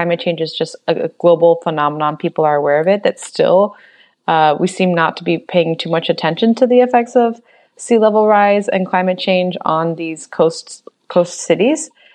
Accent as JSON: {"language": "English", "town": "Miami", "region": "Florida", "country": "United States", "said": "I'm from Miami, Florida, and that's where I'm at right now. Long way about it, but I returned home after 14 years being in many different places."}